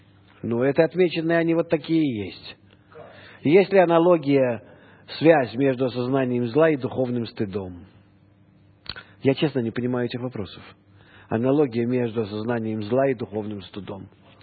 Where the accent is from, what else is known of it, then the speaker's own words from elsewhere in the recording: Russia; now in Israel; я из России, мой родной язык русский